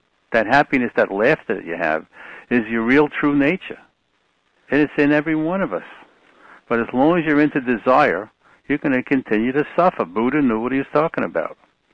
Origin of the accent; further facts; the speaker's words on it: Bronx, New York, United States; I grew up in the Bronx, and I was not a very trusting person.